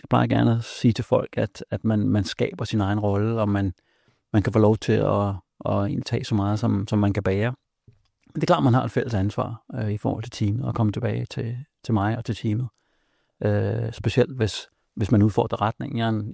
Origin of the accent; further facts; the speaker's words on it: Milbølges Leje, North Denmark Region, Denmark; Den måde, jeg er vokset op i Milbølges Leje, en lidt mindre landsby op nordpå